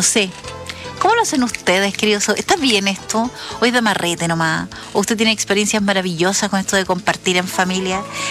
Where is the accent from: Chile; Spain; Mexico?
Chile; south; O nosotros acá somos del sur de Chile.